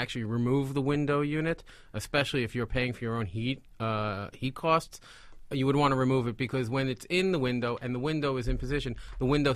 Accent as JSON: {"language": "English", "town": "New York City", "region": "New York", "country": "United States", "said": "And I come from New York, I said, what?"}